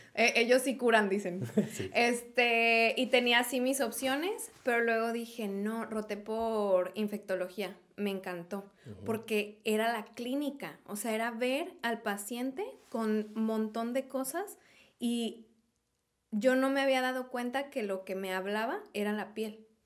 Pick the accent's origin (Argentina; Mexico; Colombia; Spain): Mexico; Irapuato, Guanajuato; Yo soy de Irapuato, Guanajuato, y pues me quería más playa, la verdad.